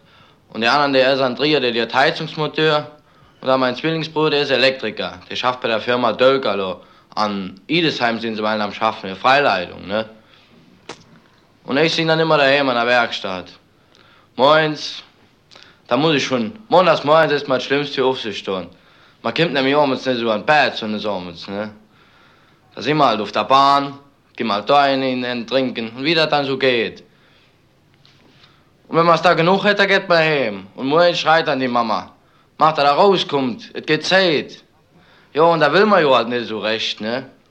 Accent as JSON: {"language": "German", "region": "North Rhine-Westphalia", "country": "Germany", "tie": "born there", "said": "Ich bin ja am Ruhr geboren. Mein Vater ist Schuster. Und ich habe noch einen Zwillingsbruder."}